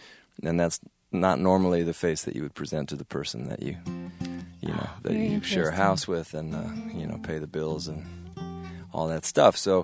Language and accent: English; Fort Atkinson, Wisconsin, United States; And I sat down at the Bark River, which is out between Whitewater and where I grew up in Fort Atkinson, where I was living